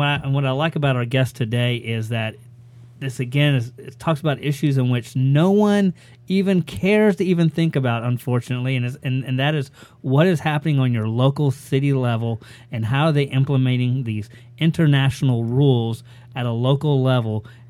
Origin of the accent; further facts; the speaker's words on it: Owosso, Oklahoma, United States; you got to understand that I come from Owosso